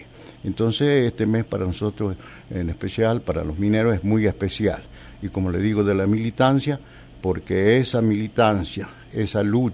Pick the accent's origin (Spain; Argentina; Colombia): Argentina; Mina Aguilar, Jujuy; also born or lived in Abra Pampa; la mayor parte de mi militancia lo hice en Mina Aguilar y una parte en Abra Pampa, porque yo me crié en Mina Aguilar, pero nací en Abra Pampa.